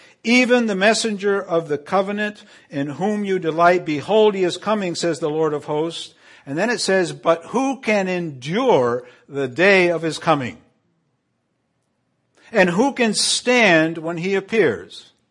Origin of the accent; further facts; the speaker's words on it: Canary Islands, Spain; I grew up in the Canary Islands where there was still lye soap